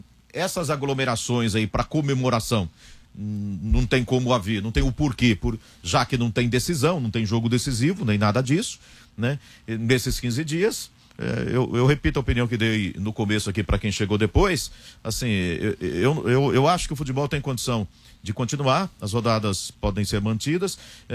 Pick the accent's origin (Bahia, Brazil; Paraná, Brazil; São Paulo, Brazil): Paraná, Brazil; Não, eu sou paranaense.